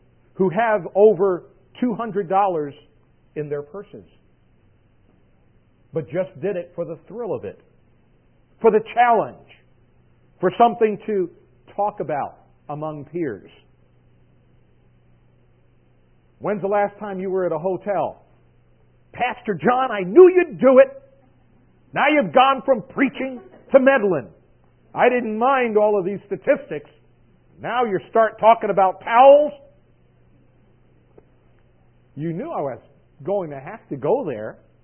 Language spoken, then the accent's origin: English; New York, United States; you have to realize I'm from New York.